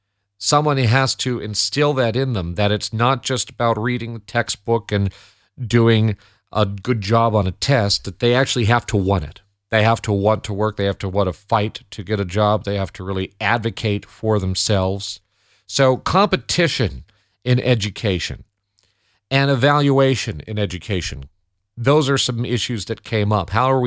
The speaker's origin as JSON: {"language": "English", "region": "Connecticut", "country": "United States", "tie": "born or raised there", "said": "Because I grew up in Connecticut. I went to school here in Connecticut."}